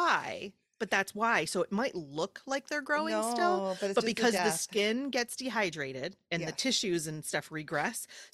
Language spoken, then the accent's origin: English; Canada; Growing up in Canada, we didn't really learn about, when the Declaration of Independence was signed or anything.